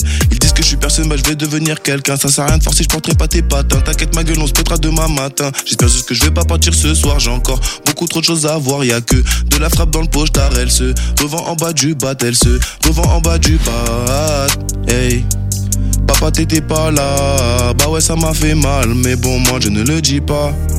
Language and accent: French; Angers, Pays de la Loire, France; J'ai grandi ici à Angers, dans le 49, tu connais, Maine-et-Loire. J'ai grandi de base, j'habite à la Roseraie, tu vois. Et j'ai déménagé là, il n'y a pas longtemps, vers le GP, tu vois.